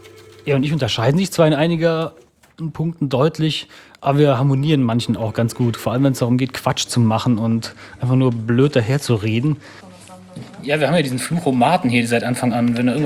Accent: Neuwied, Rhineland-Palatinate, Germany; born there; now in Mannheim, Germany; Ich wurde 1984 in Neuwied geboren, wohne in Mannheim

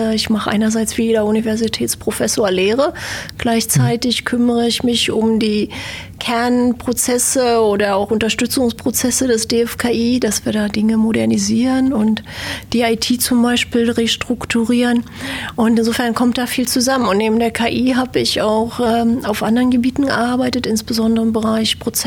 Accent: Berlin, Germany; Ich bin in Berlin aufgewachsen, bin hier zur Schule gegangen

